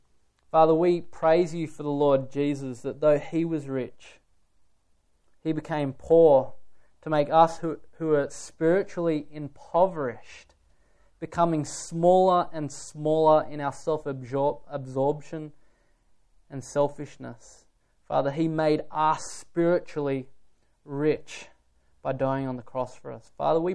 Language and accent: English; Australia; And I think just being Australian, we're in the top 90%.